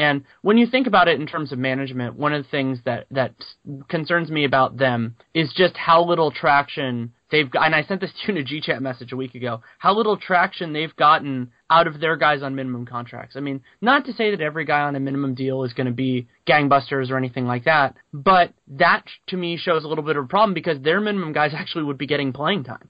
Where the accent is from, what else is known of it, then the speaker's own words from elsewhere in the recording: California, United States; I think as somebody who was born and raised in California and watched the Lakers just pull rabbits out of their hats